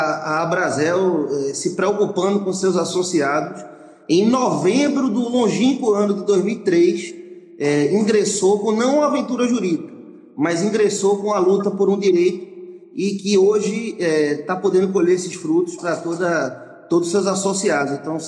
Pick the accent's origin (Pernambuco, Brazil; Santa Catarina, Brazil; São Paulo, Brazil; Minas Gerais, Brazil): Pernambuco, Brazil; eu sou pernambucano